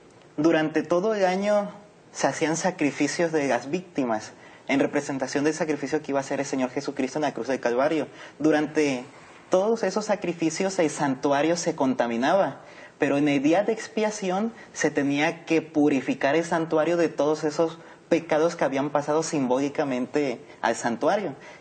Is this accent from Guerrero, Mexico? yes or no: yes; Acapulco, Guerrero, Mexico; vengo de Acapulco, Guerrero, y estoy estudiando teología